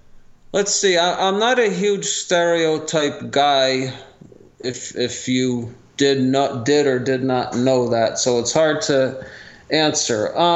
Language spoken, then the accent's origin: English; New York, United States; now in Los Angeles, United States; for those who don't know, I'm from the New York area, all that, so I know about cold and snow and all that stuff.